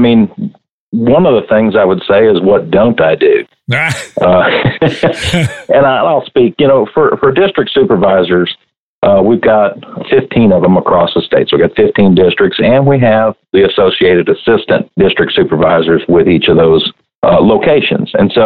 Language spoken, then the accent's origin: English; Missouri, United States; born there; now in Texas, United States; Now, I'm an import. I came to Texas as fast as I could, but I was born in Missouri. And, you know, a lot of people would think maybe I'm a Yankee.